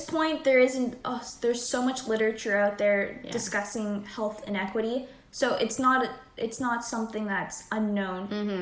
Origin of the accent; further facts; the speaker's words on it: Canada; we're two Canadian gals currently residing in Hamilton.